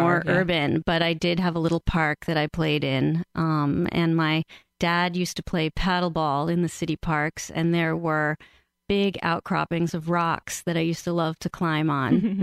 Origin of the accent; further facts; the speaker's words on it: New York City, New York, United States; I was born and raised in New York City.